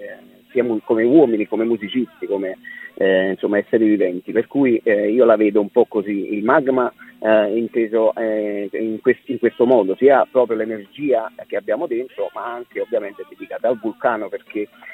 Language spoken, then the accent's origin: Italian; Campania, Italy; sono un campano, ho i miei 46 anni, per cui non ero mai salito sul Vesuvio